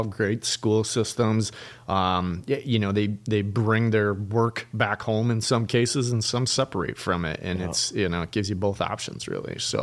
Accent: Plainview, Minnesota, United States; Plainview, Minnesota.

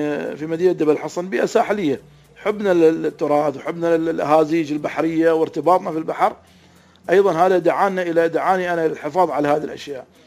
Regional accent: United Arab Emirates; عندنا في الإمارات

